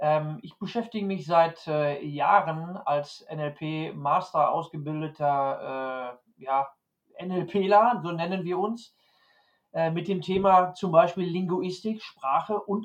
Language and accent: German; Ahlen, North Rhine-Westphalia, Germany; born there; now in Upper Bavaria, Germany; ich bin 1970 in Aalen in Westfalen geboren. Ich bin quer durch Deutschland und bin dann vor 11 Jahren mit meiner Frau hier nach Oberbayern in unsere Heimat gezogen